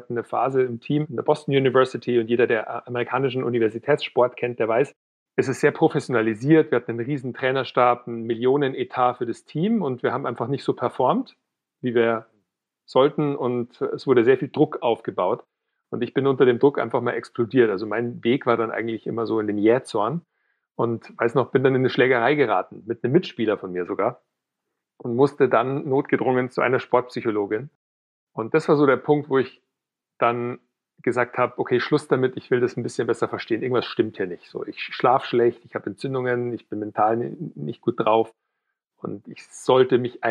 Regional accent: Weilheim, Bavaria, Germany; now in Munich, Germany; ich komme ursprünglich aus Weilheim in Oberbayern, wohne mittlerweile in München

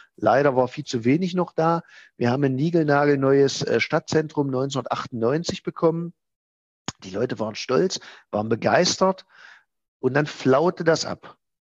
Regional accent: Halberstadt, Saxony-Anhalt, Germany; meine Heimatstadt, ich bin ja gebürtiger Halberstädter, noch weiter voranbringen

